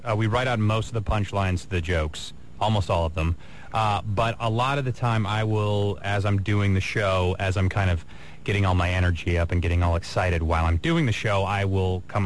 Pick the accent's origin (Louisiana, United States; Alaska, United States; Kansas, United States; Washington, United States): Washington, United States; Mercer Island; I went to Mercer Island High School. Yes, awesome. I grew up in Mercer Island